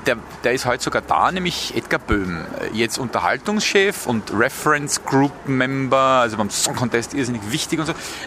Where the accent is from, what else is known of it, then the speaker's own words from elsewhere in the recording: Tyrol, Austria; als Tiroler